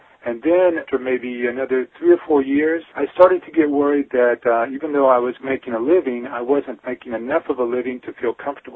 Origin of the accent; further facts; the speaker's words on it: United States; now in France; I'm an American person who's married to a French lady. And so we've been here for 10 years. We got here in 2003.